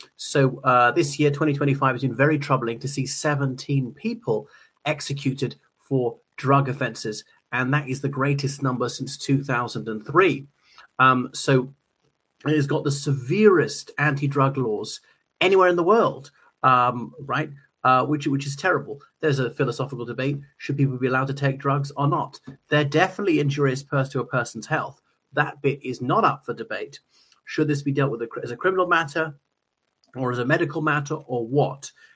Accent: Ireland; from Ireland, and this video is to say stop the death penalty in Singapore.

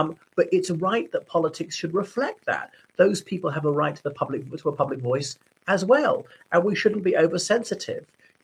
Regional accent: Ireland; from Ireland.

